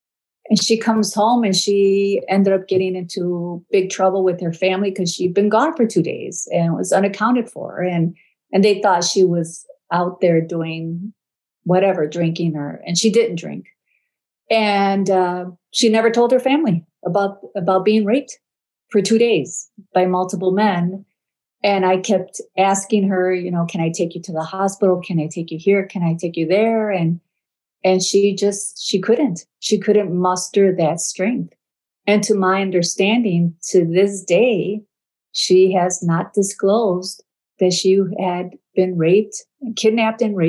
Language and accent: English; Chicago, Illinois, United States; I was born and raised in Chicago, in a barrio